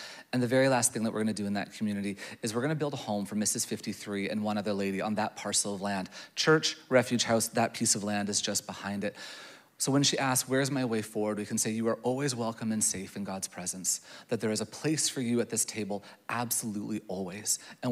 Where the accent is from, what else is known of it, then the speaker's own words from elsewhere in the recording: Ontario, Canada; Even though I'm from Ontario, right? We're the worst.